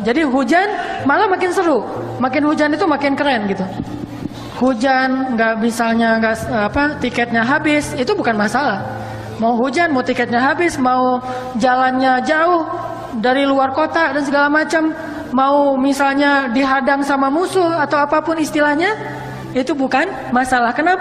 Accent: Bandung, West Java, Indonesia; sebagai orang Bandung kan

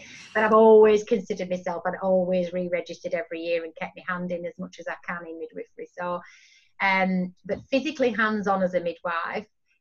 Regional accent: Clitheroe, North West England, United Kingdom; born there; I was born in Bramley Mead in Clitheroe in Lancashire in the UK, and it was a maternity home, and it was this beautiful Victorian house

